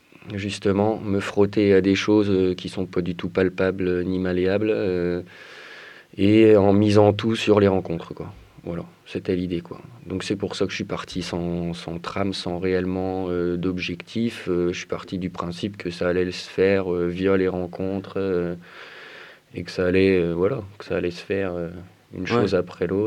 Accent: Hauts-de-France, France; Parce que je suis originaire du Nord à la base, quoi.

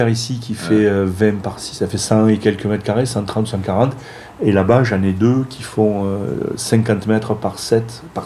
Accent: Saint-Jean-d'Alcapiès, Occitanie, France; moi j'ai grandi dans l'Aveyron

